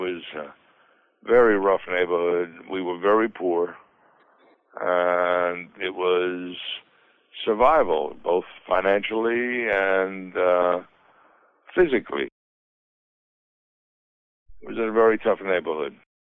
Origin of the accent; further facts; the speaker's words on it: Bronx, New York, United States; I was born in the Bronx and spent, other than 1 year where I lived in Baltimore, I have always been in New York.